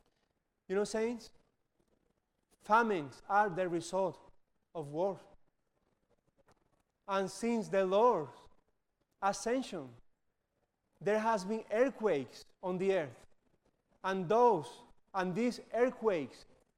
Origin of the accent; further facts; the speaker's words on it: Spain; English is a second language; I am from Spain.